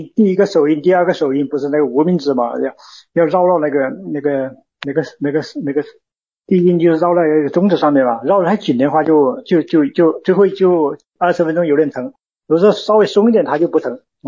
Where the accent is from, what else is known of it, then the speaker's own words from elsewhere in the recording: Yichang, Hubei, China; 我是湖北的。